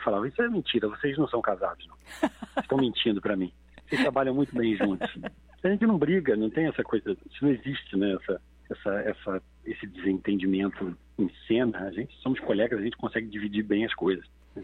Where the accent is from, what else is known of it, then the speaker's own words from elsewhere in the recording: Rio de Janeiro, Brazil; eu sou um homem que nasci e cresci numa comunidade, né? Eu cresci em favela no Rio de Janeiro. Então, com 18 anos, quando eu entrei na Martins Pena